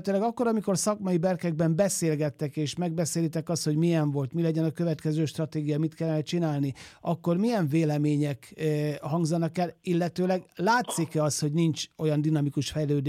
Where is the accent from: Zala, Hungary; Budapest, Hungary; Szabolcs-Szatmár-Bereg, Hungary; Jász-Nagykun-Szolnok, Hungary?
Zala, Hungary; én Zalai srác vagyok, ugye azonnal megnéztem Zala megyét